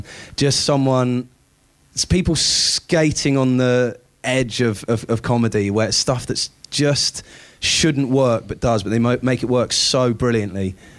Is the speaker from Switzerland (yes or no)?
no; United Kingdom; which was a lot of fun to write, especially being a Brit.